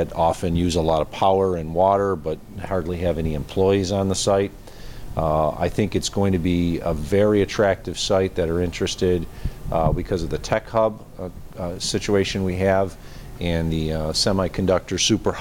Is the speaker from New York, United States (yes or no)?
yes; Lackawanna, New York, United States; I do not want this to be a many-year experience like my hometown of Lackawanna dealt with regards to the Bethlehem Steel site